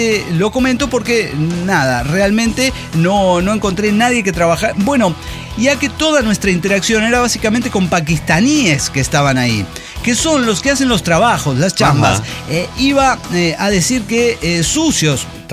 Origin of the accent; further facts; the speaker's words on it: Mexico City, Mexico; la mitad somos chilangos, la otra tapatíos